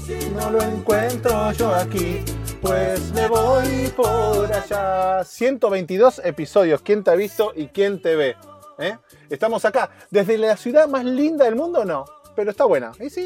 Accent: Buenos Aires, Argentina; moved away as an adult; now in Los Angeles, United States; Estoy en Los Ángeles, vengo de Buenos Aires, de Argentina, y ahora estoy acá en Los Ángeles. Se van a cumplir este mes 4 años.

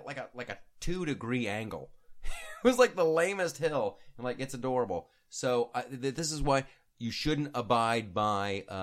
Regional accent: Columbus, Ohio, United States; when I was a kid growing up in Columbus, Ohio

